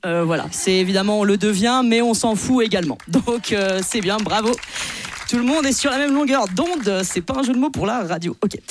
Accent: Grand Est, France; parce que moi, je viens de l'Alsace et je suis contente de la mettre, voilà.

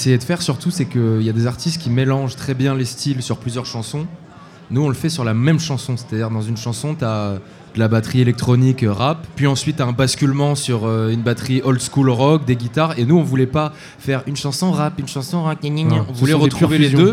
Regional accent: Tulle, Nouvelle-Aquitaine, France; Oula, c'est un peu compliqué, mais moi j'ai grandi à Tulle, en Corrèze.

